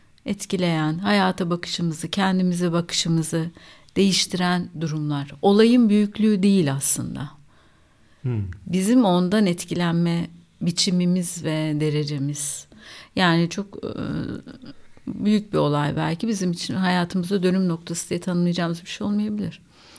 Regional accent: Ankara, Turkey; biz Ankaralıyız. Ankara'da olmuştum ameliyatı.

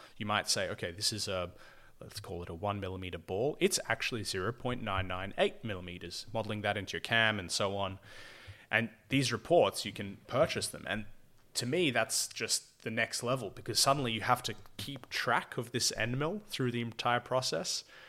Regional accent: England, United Kingdom; I mean, it's hard enough talking to French people as an English person.

